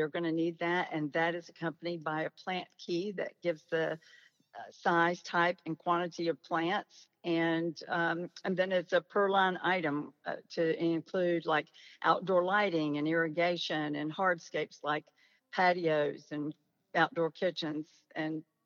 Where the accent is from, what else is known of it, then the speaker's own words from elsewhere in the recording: Charlotte, North Carolina, United States; now in Charleston, United States; I'm from Charlotte, but I've made Charleston my home since 2013.